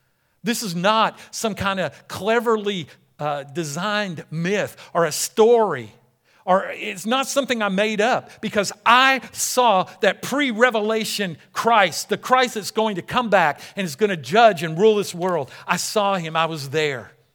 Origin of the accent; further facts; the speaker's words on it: United States; I'm American, so I don't need anybody telling me what to do.